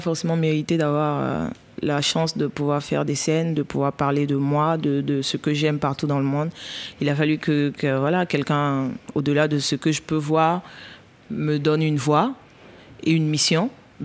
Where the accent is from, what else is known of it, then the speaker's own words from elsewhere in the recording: Burkina Faso; first language Mooré; French is a second language; Je veux pouvoir utiliser ma langue maternelle, qui est le moré, et pouvoir toucher tout le monde au-delà des frontières.